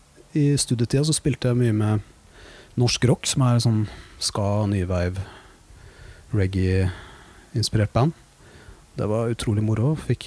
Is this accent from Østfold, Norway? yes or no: yes; Våler, Østfold, Norway; Nei, jeg kom fra Våler i Østfold. Moss er jo nærmeste byen, og det er veldig sånn rockeby.